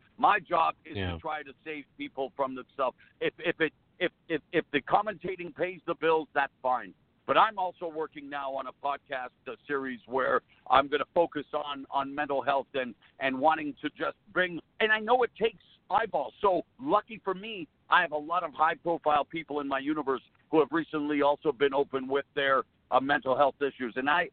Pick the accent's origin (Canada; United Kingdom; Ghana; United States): Canada; I'm Canadian. I'm Italian.